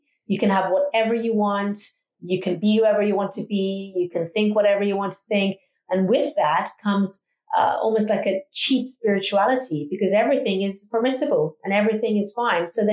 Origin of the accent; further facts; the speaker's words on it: Iran; I was born and raised in Iran. I was actually born on probably the most horrific day of the Islamic Revolution. Iranians call it Black Friday, September 8th, 1978.